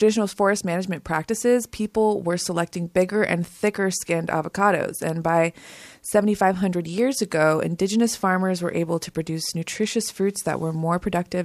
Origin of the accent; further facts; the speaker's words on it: Los Angeles, California, United States; I was born and raised in Los Angeles. I was not exempt.